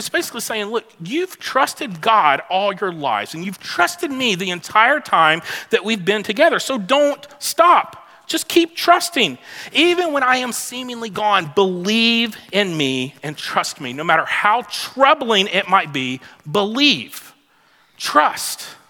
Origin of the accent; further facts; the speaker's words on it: Mississippi, United States; I'm from Mississippi. Who needs a sled in Mississippi?